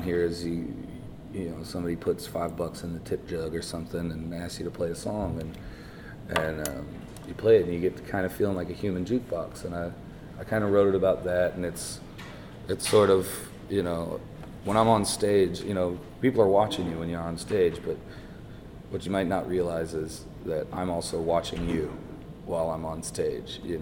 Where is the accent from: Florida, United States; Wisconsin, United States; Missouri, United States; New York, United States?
Florida, United States; I grew up in Florida, and I started playing the bar scene when I was 10 years old